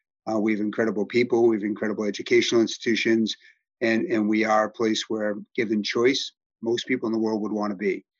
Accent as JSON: {"language": "English", "town": "Dedham", "region": "Massachusetts", "country": "United States", "tie": "born or raised there", "said": "I grew up in Boston. I grew up in High Park in Dedham. My family didn't have a lot at all."}